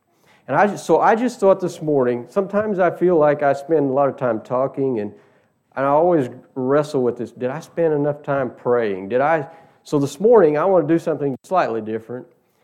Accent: Indiana, United States; I grew up in Southern Indiana, and everybody in Southern Indiana knew about basketball.

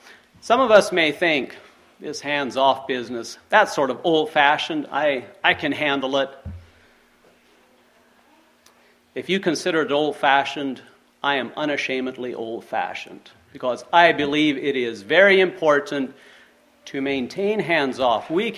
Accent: Ohio, United States; I grew up in Ohio, and I frequently enjoyed taking walks out into the woods to observe nature, especially bird watching.

